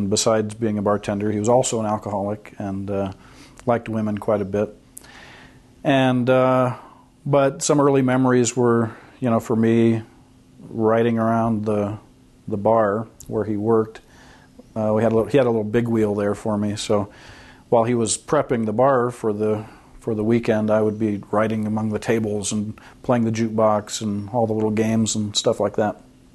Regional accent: Chicago, Illinois, United States; born there; I was born in Chicago, Illinois, to a non-Mormon family

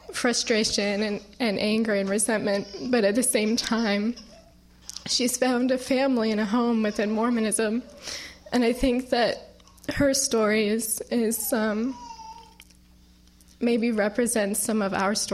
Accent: San Diego, California, United States; I'm here from San Diego. I came a long way. I'm grateful for this excuse to come visit Boston.

